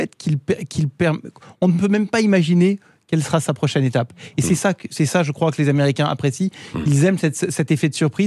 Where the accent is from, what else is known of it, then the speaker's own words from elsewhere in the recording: France; On est français, moi j'ai été un élu français.